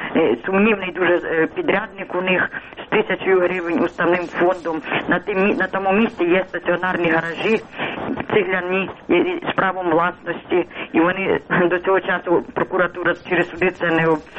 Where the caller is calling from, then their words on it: Kyiv, Ukraine; Я з Києва дзвоню.